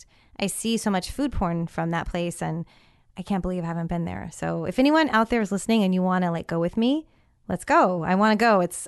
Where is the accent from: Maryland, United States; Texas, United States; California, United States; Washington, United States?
California, United States; now in Tampa, United States; Like for me, growing up in California, we were inundated with taquerias.